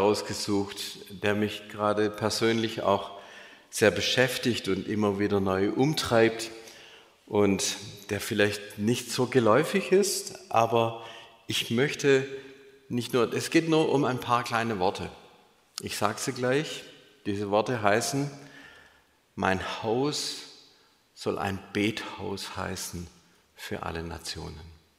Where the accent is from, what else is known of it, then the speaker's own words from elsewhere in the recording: Wildberg, Baden-Württemberg, Germany; weil ich bin aufgewachsen in Wildberg, ist ja nicht so weit weg von hier.